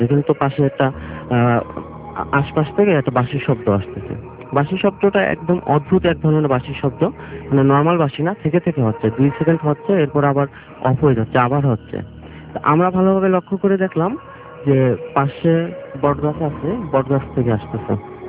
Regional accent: Jessore, Khulna Division, Bangladesh; আমার গ্রামের বাসা যশোর

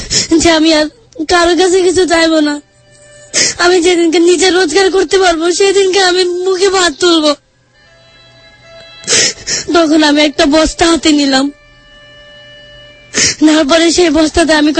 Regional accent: Mymensingh, Mymensingh Division, Bangladesh; তখন আমি বললাম আমার দেশের বাড়ি ময়মনসিং।

